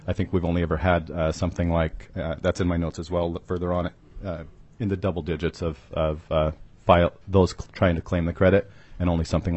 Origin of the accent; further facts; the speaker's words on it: Utah, United States; I come from Utah. We have one of the largest open pit mines there.